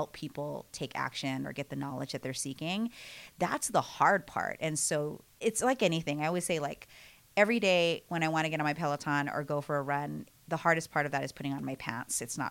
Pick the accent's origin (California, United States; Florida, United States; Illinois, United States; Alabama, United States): California, United States; Bay Area; from the Bay Area